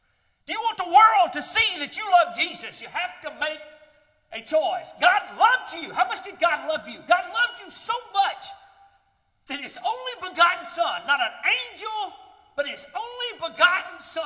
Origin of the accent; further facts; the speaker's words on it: the South, United States; accent: southern; when I go to a place, Brother Ronnie, and people hear my southern accent